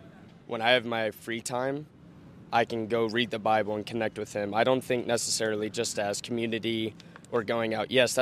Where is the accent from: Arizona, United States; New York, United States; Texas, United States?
Texas, United States; Longview; I'm from Longview, Texas.